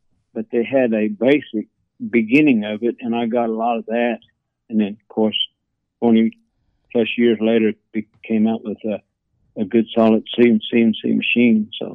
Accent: Shawnee, Oklahoma, United States; and here I grew up with these guys, but I grew up in Shawnee and they grew up there, and they know fluent, see, Kiowa language.

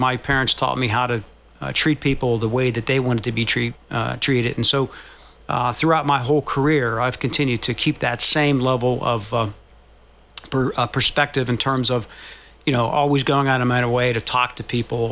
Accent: Bridgeville, Pennsylvania, United States; Well, I grew up in the South Hills, Scott Township, but I spent most of my time in Bridgeville, PA, which is a small little town on the South Hills

